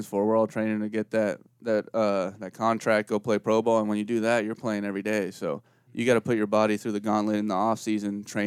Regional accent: Utah, United States; And I'm from Utah. I was like, why do I need bear spray?

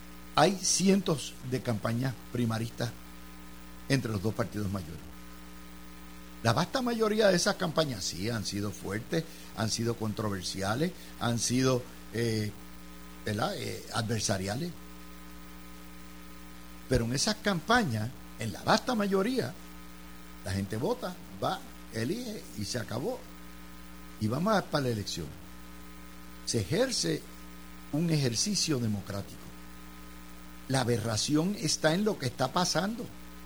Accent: Puerto Rico; no somos diáspora, somos sencillamente puertorriqueños que vivimos en otras partes de nuestra nación.

